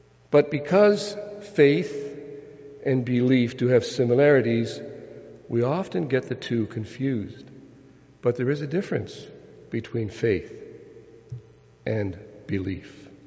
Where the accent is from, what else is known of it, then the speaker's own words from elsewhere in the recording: Ontario, Canada; I was brought up in Northern Ontario. My father and uncle had a fishing lodge, and that's where I grew up.